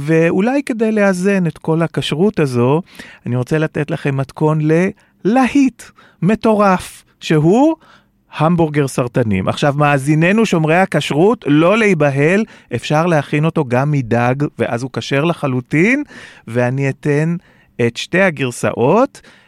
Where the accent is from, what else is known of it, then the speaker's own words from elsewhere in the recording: Tel Aviv, Tel Aviv District, Israel; ואתם יודעים, אני תל אביבי ואני מת על תל אביב